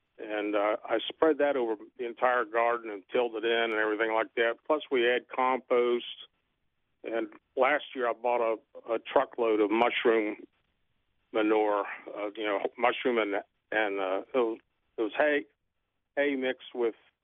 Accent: Miami, Florida, United States; I grew up with them in Miami, and we always had avocados, and I've always liked that and mangoes, and I wish I could grow those up here too.

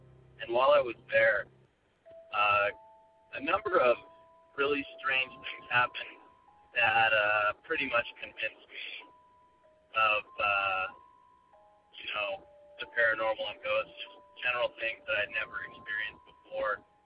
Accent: California, United States; I'm from Southern California.

